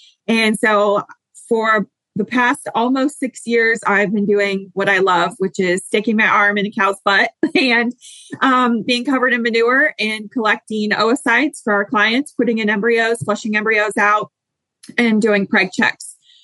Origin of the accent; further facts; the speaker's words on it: Iowa, United States; So I grew up in Southern Iowa and I am a horse person by trade.